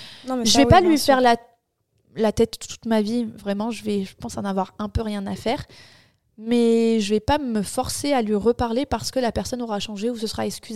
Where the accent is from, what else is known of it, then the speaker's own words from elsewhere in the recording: Paris, Île-de-France, France; On vient de Paris, on est très ouvert d'esprit.